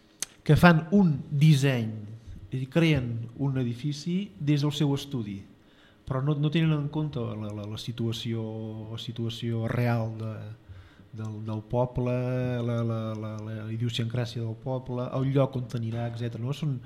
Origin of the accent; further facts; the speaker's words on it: Sant Feliu, Catalonia, Spain; Som de Sant Feliu, ens estimem Sant Feliu, però les qüestions professionals ens porten fora del poble